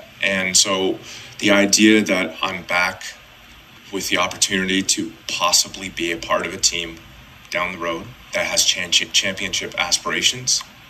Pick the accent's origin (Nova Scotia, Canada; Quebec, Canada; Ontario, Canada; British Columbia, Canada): Ontario, Canada; Toronto; Yeah, I was a Toronto boy. I grew up in Mimico, like Shorne Park Lawn. A little bit of time in Oakville, but my family worked in downtown Toronto